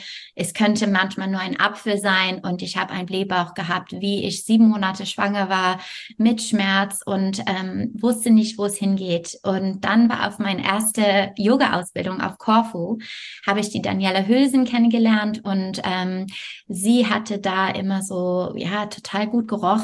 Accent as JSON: {"language": "German", "country": "Canada", "also_born_or_lived": "France", "second_language": "German", "moved": "as an adult", "lives_now": "Germany", "said": "Wie du gesagt hast, ich komme ursprünglich aus Kanada. Das heißt, ich habe jetzt seit 14 Jahren wohne ich hier in Deutschland. Ich war zwischendurch ein Jahr in Frankreich und habe Deutsch so vor 14 Jahren gelernt."}